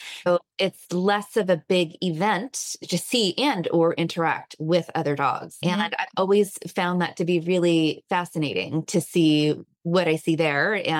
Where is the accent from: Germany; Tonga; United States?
Germany; now in United Kingdom; I am from Germany.